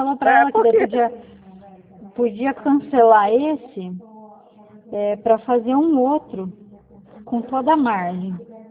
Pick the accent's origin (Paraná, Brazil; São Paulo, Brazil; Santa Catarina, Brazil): Paraná, Brazil; Então, eu sou aqui do Paraná.